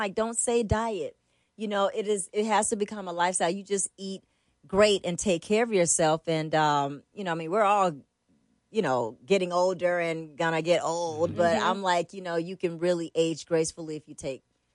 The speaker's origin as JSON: {"language": "English", "town": "Atlanta", "region": "Georgia", "country": "United States", "said": "And it's funny because we dance real hard, and we're from the South. So, you know, being from Atlanta like that, the groove is different."}